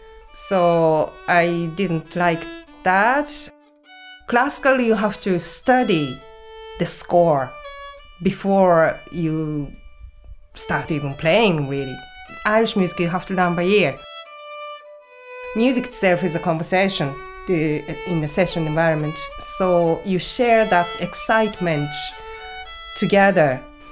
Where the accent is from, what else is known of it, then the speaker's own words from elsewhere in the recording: Kyoto, Japan; English is a second language; moved away as an adult; also born or lived in Dublin; now in Achill Island, Ireland; I'm from Kyoto, Japan, originally, but I live in Ireland 25 years, first 10 years in Dublin, and currently I'm in Achill Island, so last 15 years or so.